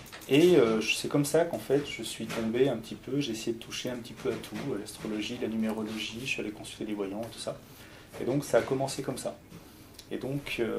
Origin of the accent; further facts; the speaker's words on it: Lyon, Auvergne-Rhône-Alpes, France; je viens de Lyon.